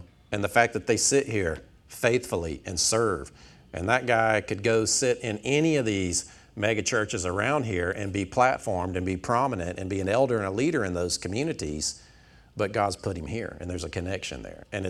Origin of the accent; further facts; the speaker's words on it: Tyrone, Georgia, United States; So I grew up in Tyrone, graduated from McIntosh High School, and it just felt like, no, go home.